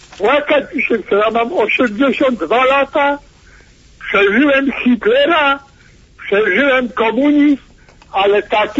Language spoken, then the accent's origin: Polish; Silesian Voivodeship, Poland; Zaczął od Zagłębia, a ja jestem Zagłębiakiem.